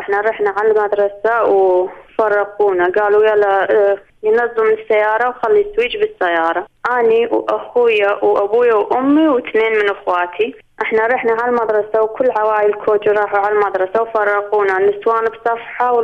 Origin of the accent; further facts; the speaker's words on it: Kocho, Nineveh, Iraq; now in Stuttgart, Germany; احنا كنا بقرية وقريتنا اسمها كوتشو، والقرية مالتنا بعيدة عن سنجار.